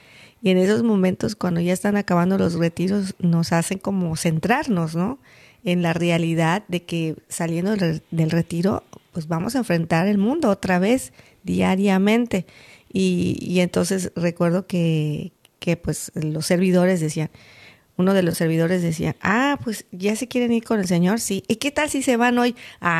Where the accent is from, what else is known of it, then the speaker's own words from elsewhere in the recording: Yucatán, Mexico; yo soy de Yucatán.